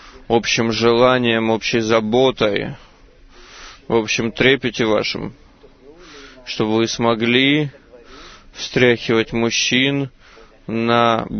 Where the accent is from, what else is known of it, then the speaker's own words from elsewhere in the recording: Norway; Russian is a second language; из Норвегии.